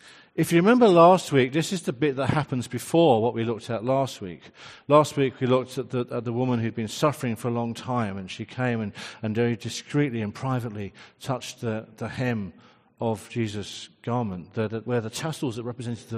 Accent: England, United Kingdom; I don't think as an English person I can get away with saying salvos. I just can't get the right intonation.

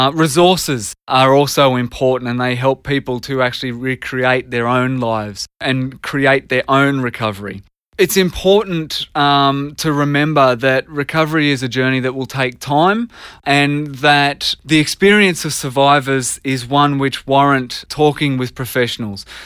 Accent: Australia; A devastating impact which we've all bared witness to as Australian citizens.

